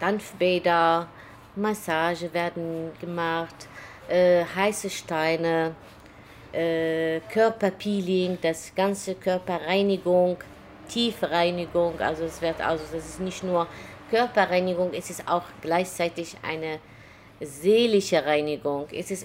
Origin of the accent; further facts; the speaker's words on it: Morocco; German is a second language; now in Düsseldorf, Germany; Heimat ist natürlich mein Land, Marokko. Aber zweites Land, meine Heimat, ist auch wieder Deutschland.